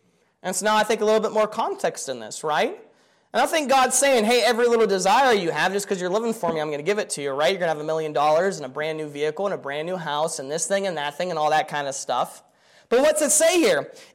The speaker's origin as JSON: {"language": "English", "region": "Pennsylvania", "country": "United States", "moved": "as an adult", "said": "I'm from Pennsylvania, right? Brother Daly said, you know, bless those even though they came from the East Coast. I never would have thought in a million years I'd come out to Washington."}